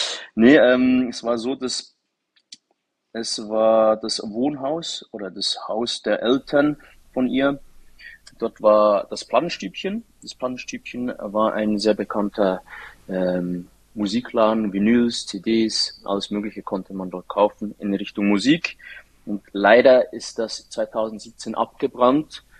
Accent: Interlaken, Bern, Switzerland; Ich bin in Interlaken aufgewachsen.

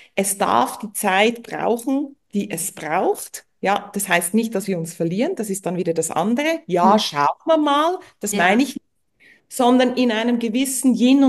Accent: Switzerland; ich bin Schweizerin

